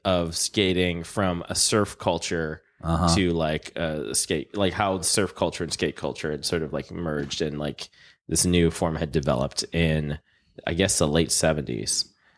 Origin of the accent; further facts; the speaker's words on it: San Jose, California, United States; I grew up in San Jose, and it was like the thing.